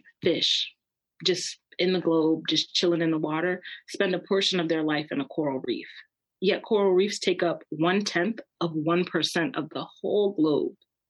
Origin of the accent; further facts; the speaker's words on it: Philadelphia, Pennsylvania, United States; I grew up here in Philadelphia. I liked science, but I didn't know what I was going to do with it.